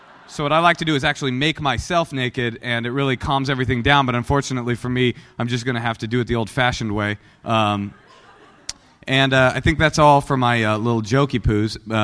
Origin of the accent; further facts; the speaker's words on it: the South, United States; accent: southern; My southern accent and my sagging pants, and I'd be in the back and I'd be talking